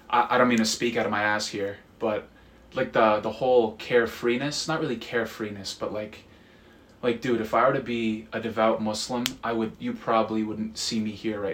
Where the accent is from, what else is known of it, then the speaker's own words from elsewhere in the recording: Laconia, New Hampshire, United States; also born or lived in Dubai; I was not born here in the States, but I'm technically from Laconia, New Hampshire. It's like 30 minutes away. Grew up there, basically raised there. But I was born in Dubai